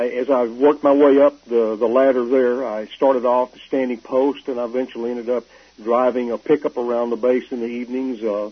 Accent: Texas, United States; I was always was born and raised in Texas, and I was a Southern Baptist

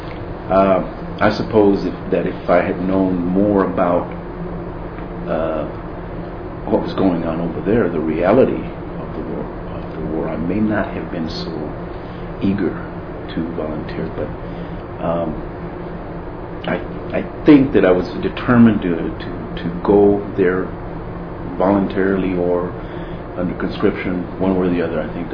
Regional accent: Lubbock, Texas, United States; I was born here in Lubbock, and except for my military service, I've been in Lubbock all of my life. Went to Lubbock schools, of course. Graduated from Lubbock High School in 1967.

